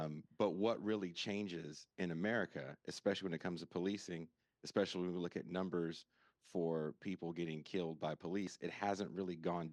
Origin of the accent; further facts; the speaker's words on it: California, United States; Racial politics, I'm from California.